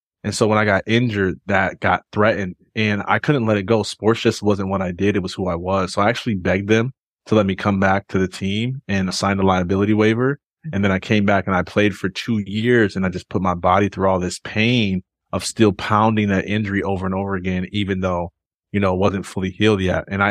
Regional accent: Jackson, Michigan, United States; I'm originally from Michigan in a small town called Jackson, which nobody knows where that's at, but it's about an hour from Detroit.

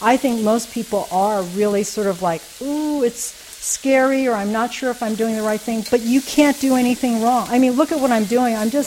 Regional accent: United States; because I'm Chinese American, I did not grow up using a wok.

